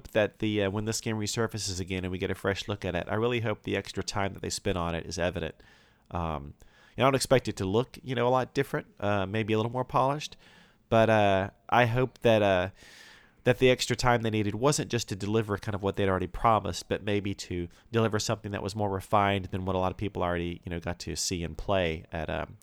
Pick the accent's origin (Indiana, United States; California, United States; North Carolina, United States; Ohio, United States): North Carolina, United States; And, I grew up in North Carolina, and we didn't have Targets until relatively recently.